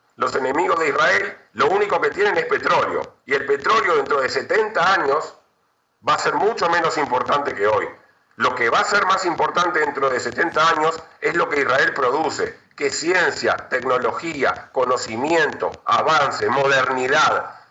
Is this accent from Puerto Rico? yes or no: no; Uruguay; yo soy uruguayo